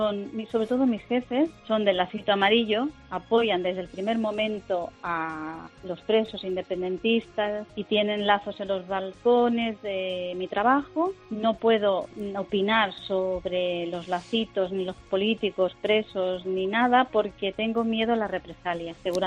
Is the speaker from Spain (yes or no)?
yes; Andalusia, Spain; moved away; el no poder salir por la calle diciendo que soy andaluza, que mis padres me trajeron aquí para tener una vida mejor